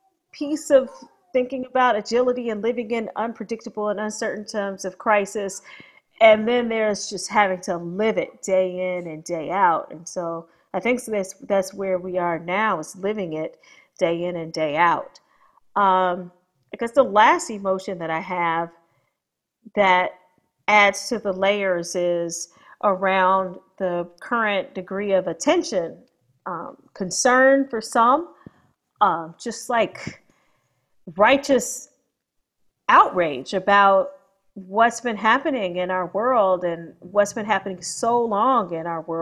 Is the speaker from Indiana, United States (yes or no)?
yes; Gary, Indiana, United States; now in Washington, United States; So I grew up in Gary, Indiana, which is also my father's hometown. My mother grew up in Washington, D.C. So we have lineage from Washington, D.C. as well, which is where I'm currently based.